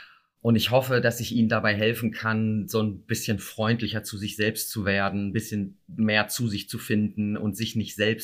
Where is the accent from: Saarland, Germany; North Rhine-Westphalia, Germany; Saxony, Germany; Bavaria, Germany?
North Rhine-Westphalia, Germany; now in Hamburg, Germany; Ja, ich lebe in Hamburg seit knapp 30 Jahren. Ich komme eigentlich aus dem Ruhrgebiet.